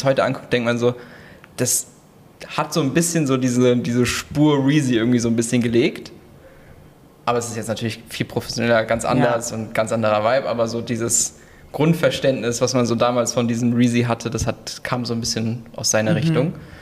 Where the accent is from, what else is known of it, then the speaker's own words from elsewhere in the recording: Dietzenbach, Hesse, Germany; Ich bin in Dietzenbach aufgewachsen